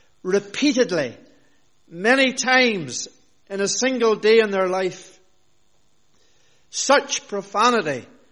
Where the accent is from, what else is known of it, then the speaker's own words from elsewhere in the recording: Northern Ireland, United Kingdom; as a child growing up in Northern Ireland